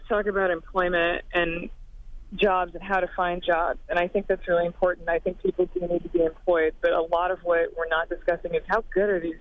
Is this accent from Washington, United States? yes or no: no; Madison, Wisconsin, United States; Just from growing up in Wisconsin and meeting the other folks who worked at Dad's plant and other Wisconsinites, especially folks, I'm from Madison